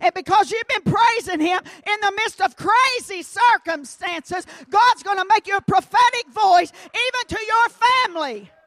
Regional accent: Kentucky, United States; Now, you know, we read those scriptures, and I'm from Kentucky, and my English is a little different. My speech doth betray me sometimes.

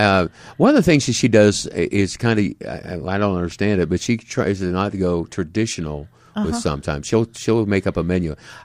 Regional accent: Pennsylvania, United States; It was kind of interesting because I'm from Pennsylvania. My wife is from Missouri.

